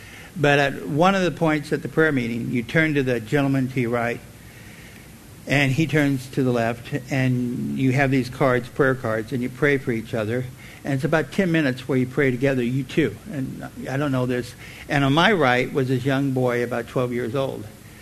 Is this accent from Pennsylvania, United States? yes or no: no; California, United States; I said, "Yeah, I'm from California. I just came here."